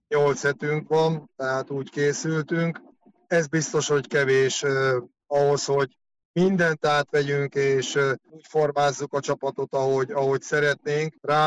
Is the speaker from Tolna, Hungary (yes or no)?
yes; Tolna, Hungary; Egyébként Ponyhád Varasdi, egy Tolna megyei kis faluból származunk, és az Komlótól körülbelül egy 60 kilométerre van.